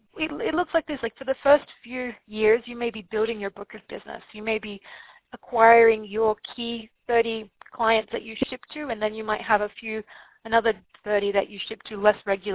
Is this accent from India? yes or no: no; Australia; I have a different Australian accent. Everyone's like, are you British or Australian? And I'm like, no, but I'm Australian. It's just Australia has four different accents.